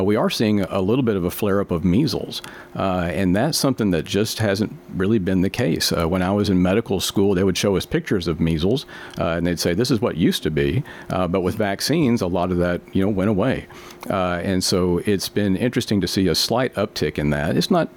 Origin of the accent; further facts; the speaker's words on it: Tullahoma, Tennessee, United States; Yeah, well, I was actually born here in Middle Tennessee, and I grew up in Tullahoma, and I went off to get my training at Memphis at the University of Tennessee.